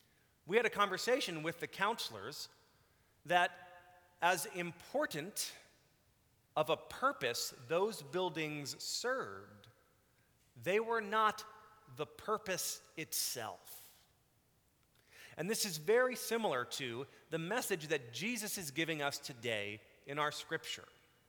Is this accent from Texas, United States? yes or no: yes; Texas, United States; You know, when I grew up in Texas, this was one and the same. When I went to college in the North Midwest, I was sort of surprised that the two were separate.